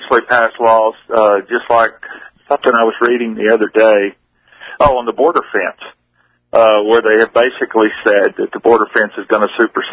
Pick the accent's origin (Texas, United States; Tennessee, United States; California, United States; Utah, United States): Texas, United States; I grew up here in Northeast Texas. I grew up on a working cattle ranch. That's what I currently do. I've done that all my life.